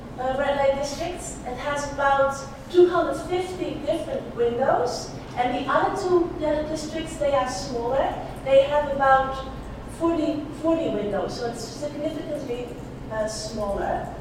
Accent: Netherlands; accent: Dutch; English is a second language; it's such a blessing to be with you here today. I am Dutch, and I hope you will excuse my Dutch accent.

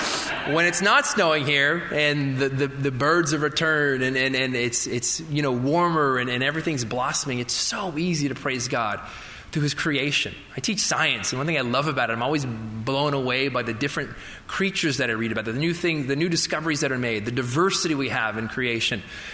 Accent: Florida, United States; I grew up hunting in Florida.

